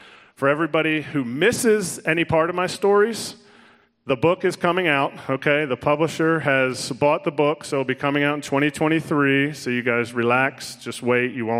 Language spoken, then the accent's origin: English; Telford, Pennsylvania, United States; To kind of catch you up to where I was before I was 12, I grew up in Telford, Pennsylvania.